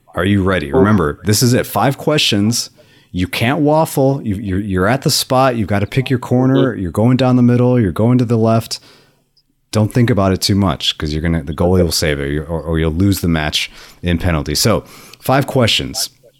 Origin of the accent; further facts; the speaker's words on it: Cali, Valle del Cauca, Colombia; I think Bogota, I'm from Cali. My friends are from Cali. My family's from Cali.